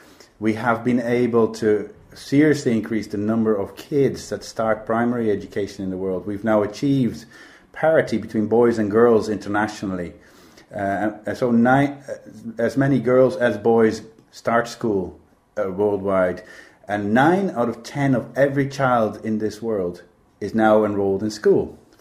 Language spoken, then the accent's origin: English; Ireland; That means they apply in Ireland. Okay. So we, as Irish citizens, we're going to be affected by these goals